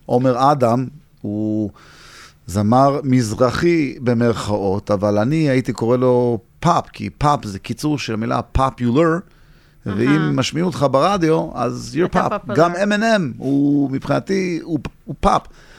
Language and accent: Hebrew; United States; גדלתי בארצות הברית, אבא שלי צעק עליי בעברית כל החיים שלי, אז למדתי עברית, גם הייתי בבית ספר יהודי